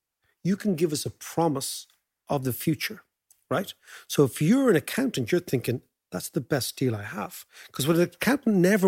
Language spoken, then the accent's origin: English; Ireland; For us as Irish citizens, it actually gives our politicians less money to waste during elections.